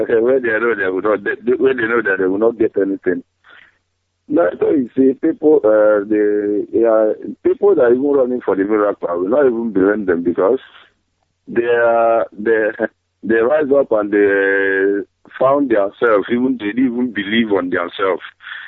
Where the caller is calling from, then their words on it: Indonesia; I'm calling from Indonesia.